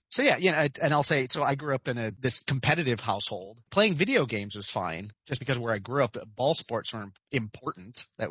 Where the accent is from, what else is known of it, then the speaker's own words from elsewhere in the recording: Rochester, Michigan, United States; so I grew up in Rochester, Michigan. That's the home of Leader Dogs for the Blind.